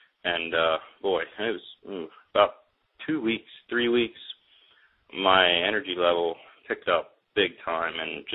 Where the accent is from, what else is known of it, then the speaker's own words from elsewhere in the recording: Lebanon, Pennsylvania, United States; I'm from Lebanon, Pennsylvania. I am 25 years old